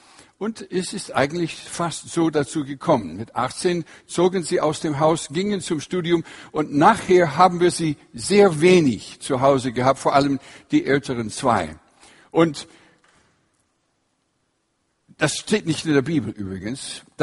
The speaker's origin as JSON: {"language": "German", "region": "Washington", "country": "United States", "tie": "born or raised there", "said": "Ich bin aufgewachsen im Nordwesten, angrenzend an Kanada ist der Bundesstaat Washington. Und von der Mitte, von diesem Bundesstaat, bin ich gekommen"}